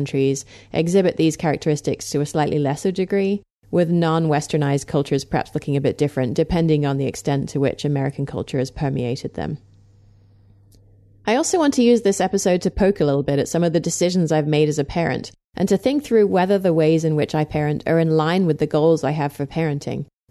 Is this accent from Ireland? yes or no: no; England, United Kingdom; now in United States; in case it isn't obvious from my rather strange accent, that I was raised in England and not in the US.